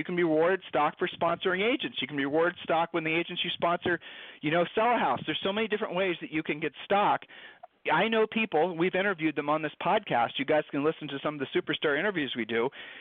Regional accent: Ohio, United States; Okay, we met in high school. All right, so we're from Ohio.

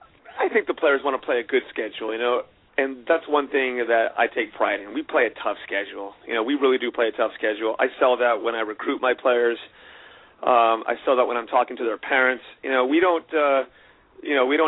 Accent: Miami, Florida, United States; I'm born and raised in Miami, Florida. Obviously, we have good weather down there, and I come from a tennis family.

